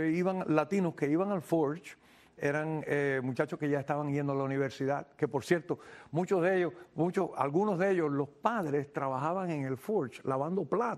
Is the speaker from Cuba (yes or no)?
yes; Cuba; moved away; also born or lived in Colombia; cuando yo salí de Cuba, fui a Colombia precisamente por la Juventud Católica Cubana